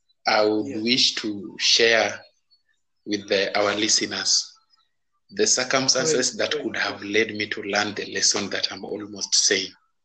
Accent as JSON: {"language": "English", "country": "Kenya", "said": "I'm a Kenyan, 28 years old, single."}